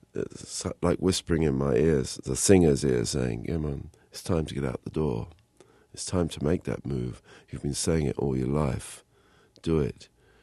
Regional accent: London, United Kingdom; where I grew up in North London. I lived very close to a train track

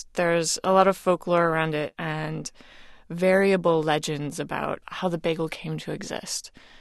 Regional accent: Michigan, United States; I grew up outside of Detroit, Michigan, and I thought they were the greatest thing ever.

